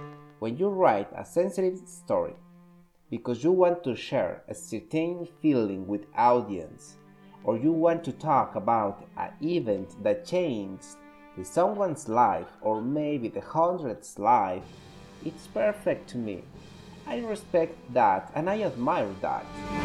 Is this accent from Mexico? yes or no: yes; Mexico; English is a second language; As you know, I'm from Mexico, and currently, I live in Mexico.